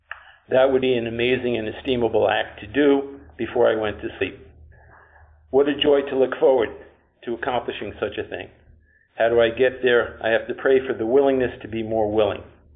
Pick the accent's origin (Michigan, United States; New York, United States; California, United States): New York, United States; grateful recovered compulsive overeater. I'm from New York, and I have 23 years on winter.